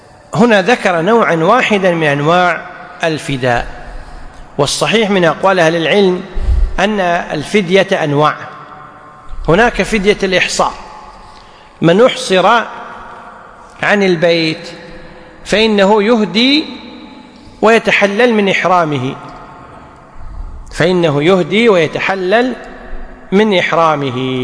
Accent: Kuwait; مثلا الآن المرأة عندنا في الكويت ممكن تركب سيارتها من الفاحل وتمشي إلى العبدلي مسافة أكثر من 120 كيلو

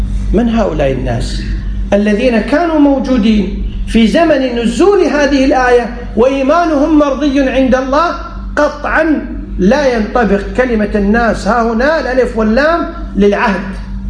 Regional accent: Kuwait; عندنا في الكويت دستور، في كل مكان في دستور.

